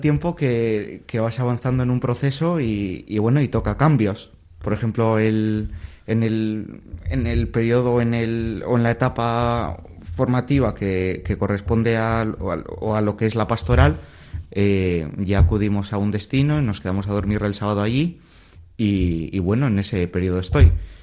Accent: Bilbao, Basque Country, Spain; yo soy de San Adrián, de aquí, de un barrio de Bilbao. Y yo siempre pues me he criado en un ambiente de barrio, en un ambiente de casi pueblo

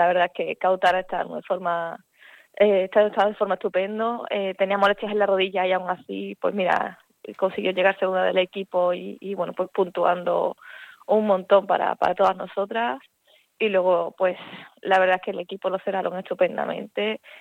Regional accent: Seville, Andalusia, Spain; Hombre, soy sevillana, el primer cross que corrí desde pequeña

